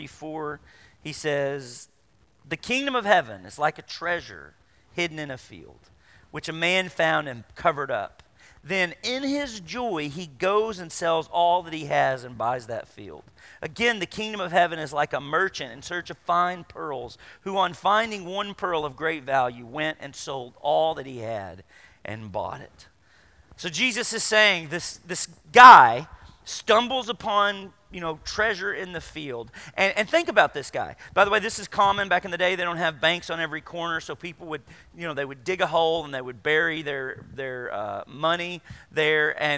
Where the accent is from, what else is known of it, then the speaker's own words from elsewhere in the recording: Arkansas, United States; I grew up in Central Arkansas with Ponce de Leon rumors.